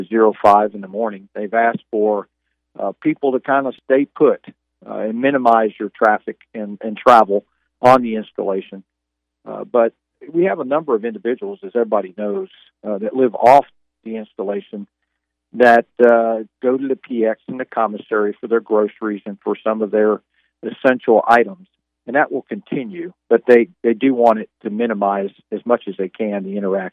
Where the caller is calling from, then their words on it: Chapman, Kansas, United States; I'm following the direction of the governor and staying at home and working from home here in Chapman, Kansas.